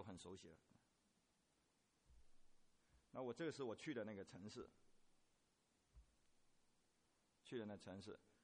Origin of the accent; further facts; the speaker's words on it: Fujian, China; 像我们福建老家那个地方，虽然也有的山海拔到1000多米高的，可是普遍来说都是海拔500米以下的